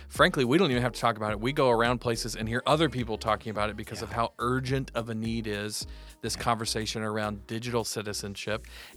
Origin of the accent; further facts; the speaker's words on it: the South, United States; Or growing up in the South, especially, yes, ma'am, yes, sir, no, ma'am, no, sir, to everyone, especially elders.